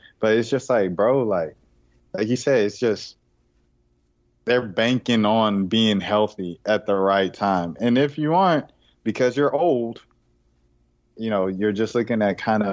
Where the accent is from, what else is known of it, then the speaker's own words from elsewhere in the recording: Atlanta, Georgia, United States; You know, we're from Atlanta.